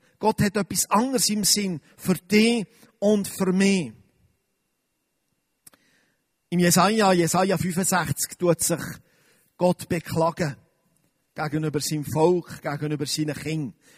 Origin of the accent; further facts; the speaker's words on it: Switzerland; Und gerade als Schweizer haben wir eine Prägung von der Zurückhaltung